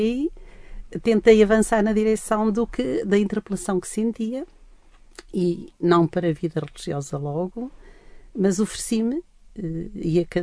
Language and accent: Portuguese; Minho, Portugal; E eu penso que me identifiquei muito, sendo eu minhota